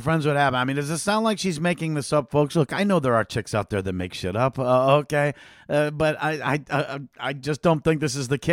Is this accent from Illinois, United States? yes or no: yes; Illinois, United States; First, we'll start in Illinois here, my home state.